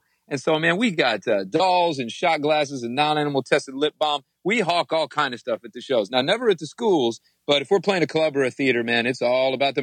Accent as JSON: {"language": "English", "town": "Ypsilanti", "region": "Michigan", "country": "United States", "tie": "born there", "said": "I was born in Ipsy, man, right outside of Detroit. And I still got great love for Detroit, man."}